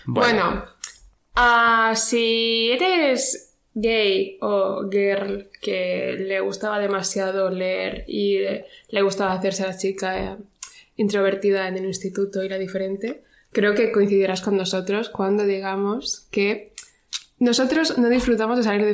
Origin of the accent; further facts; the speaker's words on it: Cartagena, Region of Murcia, Spain; yo soy de Cartagena y en Cartagena hay una discoteca.